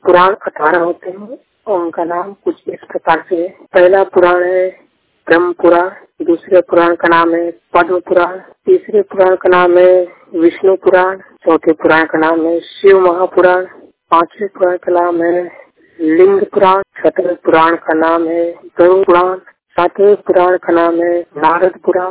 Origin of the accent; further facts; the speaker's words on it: Varanasi, Uttar Pradesh, India; मैं वाराणसी उत्तर प्रदेश का रहने वाला हूँ